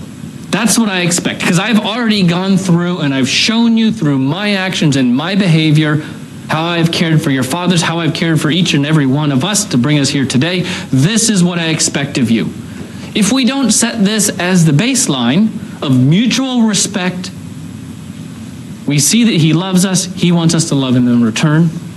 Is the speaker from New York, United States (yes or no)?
no; Akron, Ohio, United States; I grew up in Northeast Ohio, and in the Akron area, you remember when revolving restaurants were a thing?